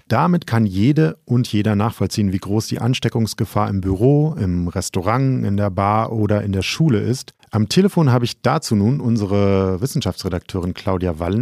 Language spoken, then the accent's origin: German; Düsseldorf, North Rhine-Westphalia, Germany; born there; Zumal ich als gebürtiger Düsseldorfer Helau rufen müsste